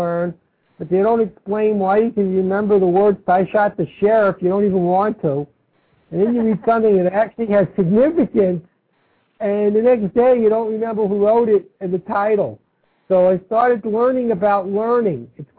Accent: Brooklyn, New York, United States; now in Texas, United States; When I was younger, I grew up in Brooklyn. I live in Texas, but you may have detected I don't have a strong Texas accent.

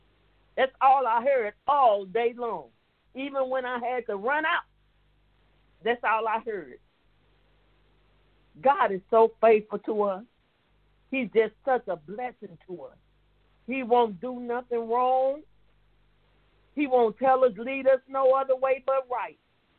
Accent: East St. Louis, Illinois, United States; So I'm going to be down, because I'm from East St. Louis.

